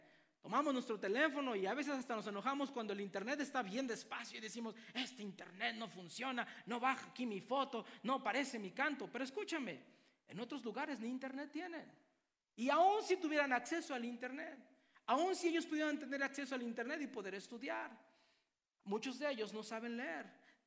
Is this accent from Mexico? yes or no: yes; Mexico; yo vengo de México, yo nací en México